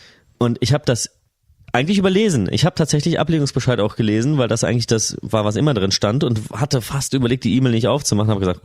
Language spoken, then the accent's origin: German; North Rhine-Westphalia, Germany; wir sind rheinische Jungs, wir kommen so aus der Kölner, Bonner Region, sind größere Städte gewohnt